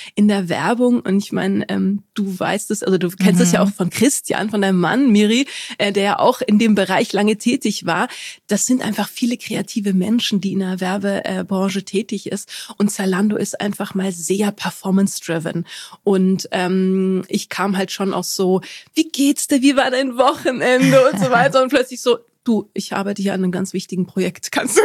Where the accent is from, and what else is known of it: Germany; born or raised there; also born or lived in Egypt